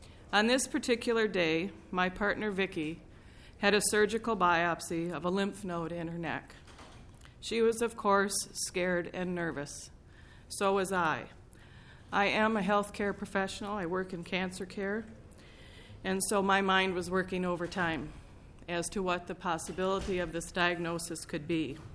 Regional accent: Rochester, United States; I'm from Rochester.

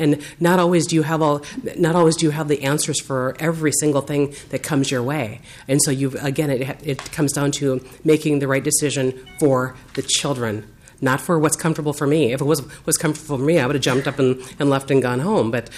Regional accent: Minnesota, United States; extremely different than they were where I grew up on the North Shore.

